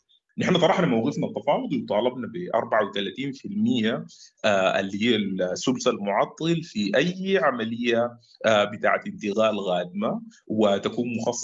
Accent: Sudan; وده بيفتح المجال لحوار أوسع بيناتنا نحن كسودانيين.

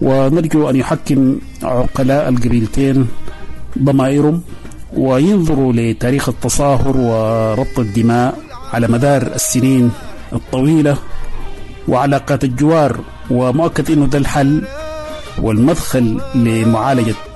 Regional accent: Darfur, Sudan; وده كله كان عندنا في دارفور. وبرضو عندنا إرثنا القومي اللي تربطنا به في سبيل التعايش. حقيقة أهلنا الرزيقات والمعالية أهل فروسية وشجاعة وكرم،

